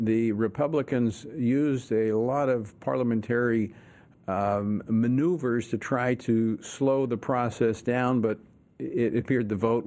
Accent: Louisiana, United States; And Israel is finding support from my home state of Louisiana.

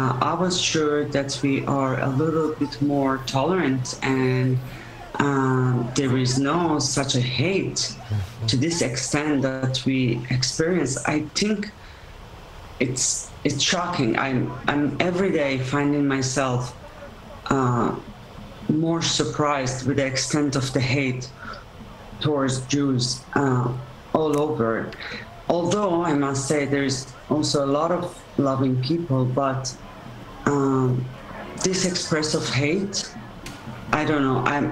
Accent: Israel; moved away; also born or lived in Iran; I was a refugee from Iran, and I was raised in Israel. And I moved to this great country for me and my children.

